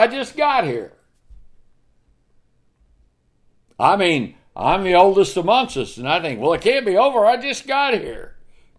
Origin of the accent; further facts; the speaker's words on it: Texas, United States; We live in Texas, born and raised in Texas, and when I was growing up, it was all about the Alamo.